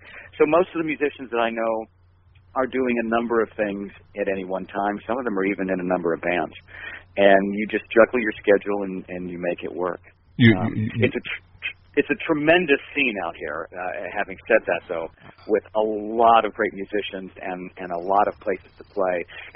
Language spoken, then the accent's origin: English; Virginia, United States; now in California, United States; And, you know, I'm from Virginia, so